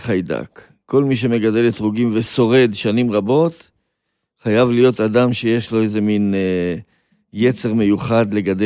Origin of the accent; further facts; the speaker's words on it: Bnei Brak, Tel Aviv District, Israel; אני גדלתי בבני ברק.